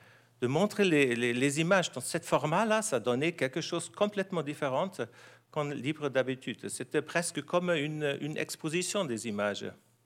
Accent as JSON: {"language": "French", "country": "Germany", "second_language": "French", "said": "Excusez mon français un peu bizarre. Je suis allemand, j'aime beaucoup parler français, surtout au niveau professionnel."}